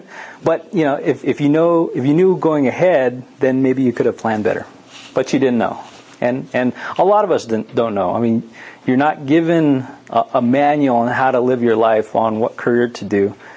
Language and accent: English; Laguna Pueblo, New Mexico, United States; I grew up in Laguna Pueblo. I went to the elementary school out there. Not long after elementary school, I went to school here in Albuquerque.